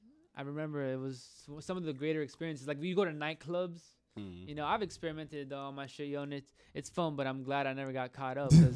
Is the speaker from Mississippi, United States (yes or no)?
no; Miami, Florida, United States; I grew up in South Miami, South Kendall, and that's my hood.